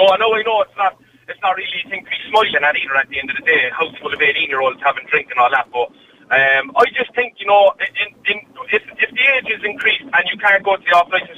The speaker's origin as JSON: {"language": "English", "country": "Ireland", "said": "It's all tradition, I think, for us as Irish people, and I don't think it would make a difference whatsoever."}